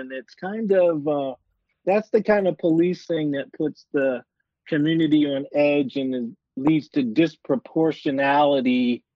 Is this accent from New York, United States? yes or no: yes; New York, United States; I grew up in New York, Wes, and I remember the first time we went to a demonstration